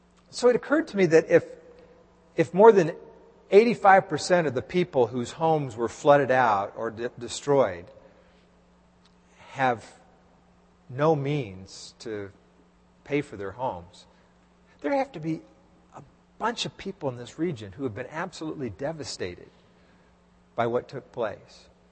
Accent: Texas, United States; I grew up in Texas. We used to have tornadoes that would go through, and a few passed over our house

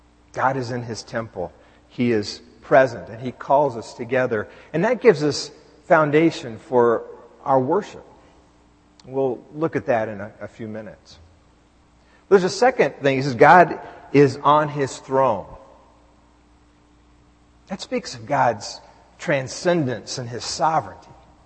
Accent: United States; And I am, as an American, as a person living in a democracy, I would encourage you, we need to speak our minds.

